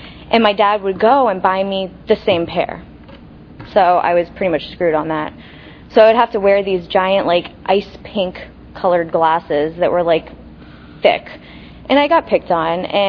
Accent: Tampa, Florida, United States; I grew up in South Tampa to amazing parents.

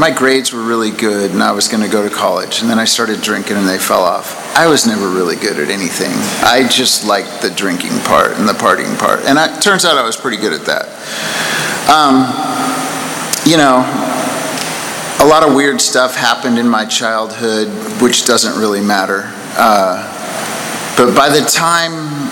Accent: Washington, United States; I grew up in Washington State on a farm, and I'm the youngest kid of, like, four kids.

